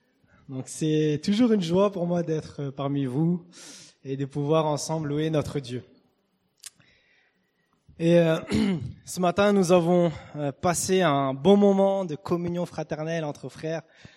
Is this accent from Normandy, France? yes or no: yes; Normandy, France; les églises où j'ai grandi en Normandie.